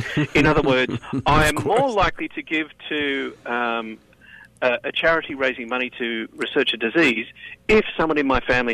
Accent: Australia; as you can tell from my accent, you know, I'm not an American, but I do a lot of business in the United States. I'm an Australian and I work all around the world

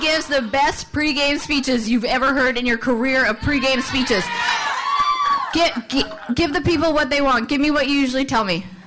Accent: Canada; I'm Canadian.

